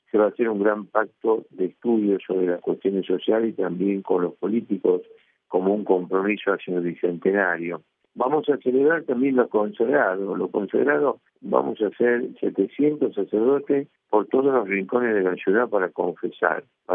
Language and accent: Spanish; Argentina; para nosotros como argentinos, tener un Papa argentino